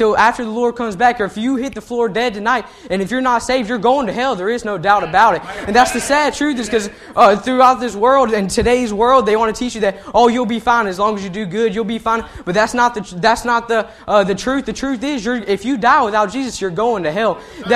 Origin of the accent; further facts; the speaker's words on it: Columbia, South Carolina, United States; Growing up in South Carolina, or Columbia, South Carolina, a situation came up and I had to go to a public school for about 3 years.